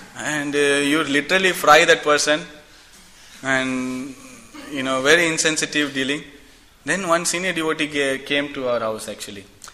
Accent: India; English is a second language; when I came first, I used to convert everything to Indian rupee. Because I come from India.

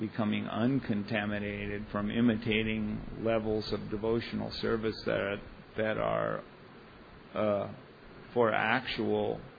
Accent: Ireland; the Irish poet, Scottish poet, okay, but since I'm Irish

